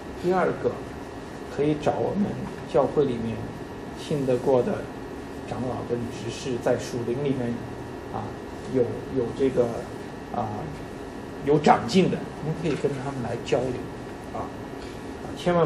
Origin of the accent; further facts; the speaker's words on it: China; 可能我们中国人无法能接受啊